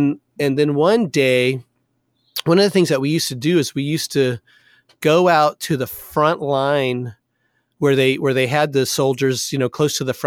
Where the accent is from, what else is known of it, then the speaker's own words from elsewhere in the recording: United States; Just because I have white skin and I'm from America is really odd.